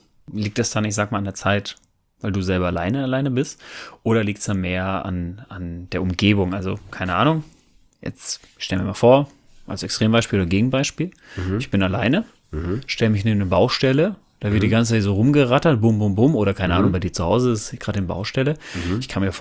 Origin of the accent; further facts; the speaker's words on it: North Rhine-Westphalia, Germany; Ich komme ja ursprünglich aus dem Pott